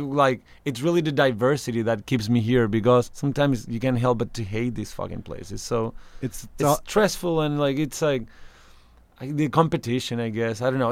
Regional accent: Chile; English is a second language; None of my family members, I were seven siblings and my parents are still there and none of them have been to Cuba.

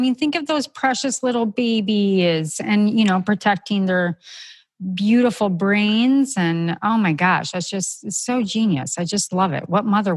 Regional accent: Minnesota, United States; I'm so Minnesotan.

